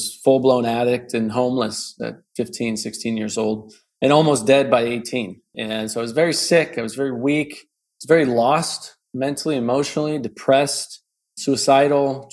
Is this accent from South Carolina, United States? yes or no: no; Bozeman, Montana, United States; moved away as an adult; I grew up in Bozeman, Montana, and lived there until I was about 18.